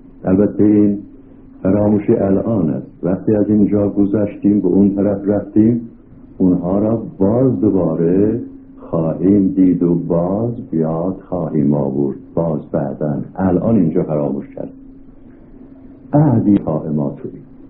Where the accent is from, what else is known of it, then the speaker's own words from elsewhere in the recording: Tehran, Tehran Province, Iran; من در تهران بودم، وضع خاصی داشتم، من تهرانی هستم، من ساکن مشهد نیستم